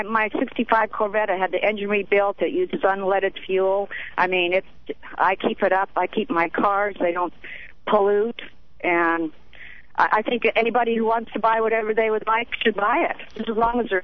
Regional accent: Graham, Washington, United States; I'm from Graham, Washington, and my husband drives a Prius at work

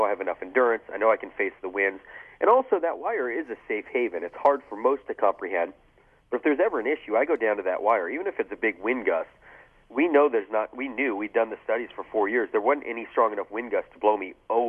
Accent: Sarasota, Florida, United States; when I'm home in my hometown of Sarasota, Florida, I give my wife and kids a hug and a kiss

